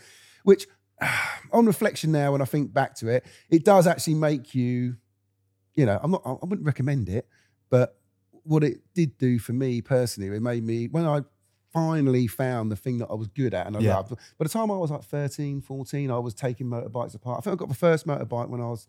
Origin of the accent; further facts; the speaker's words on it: Hartley Wintney, South East England, United Kingdom; also born or lived in Southampton; I was born in Southampton. Mm-hmm. And my parents had a pub called the Gatties there at the time. And then we went to Richmond, Southampton, Hartley Whitney, which mm-hmm. is where I was brought up.